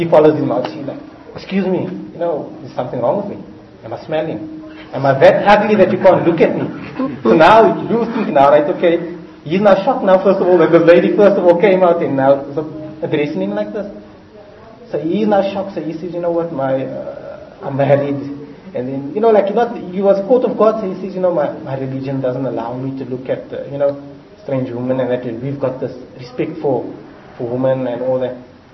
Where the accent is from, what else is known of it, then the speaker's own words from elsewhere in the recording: Cape Town, Western Cape, South Africa; I'm from Cape Town, so Urdu, that doesn't agree properly with me